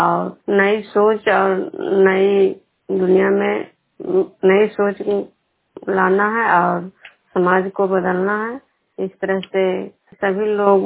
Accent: Vishnupur, Bihar, India; मैं विष्णुपुर ग्राम खड़गा पंचायत नालंदा जिला नवनसा प्रखंड के निवासी हूँ।

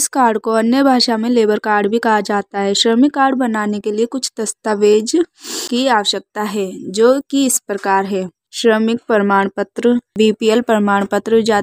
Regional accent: Ganeshpuri, India; मैं गणेशपुरी से हूँ।

